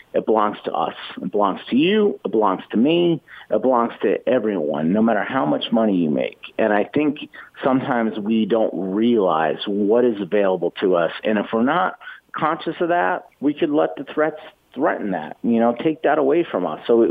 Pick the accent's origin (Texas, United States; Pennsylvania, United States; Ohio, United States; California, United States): Pennsylvania, United States; I grew up hunting on Pennsylvania's terrific public land system, their state game land systems.